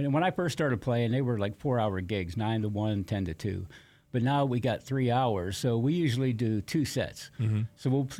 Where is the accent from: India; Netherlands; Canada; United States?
United States; Monaca, Pennsylvania; And, I grew up in Monaca.